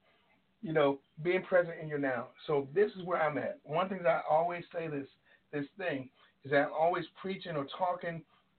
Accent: Washington, District of Columbia, United States; now in Baltimore, United States; I'm really coming from the Baltimore area, but I'm a D.C. native, D.C. boy at heart.

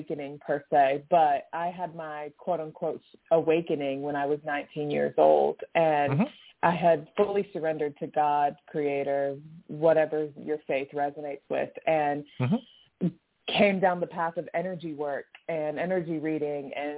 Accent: United States; And I was growing up in America, I lived in this culture. I had no idea.

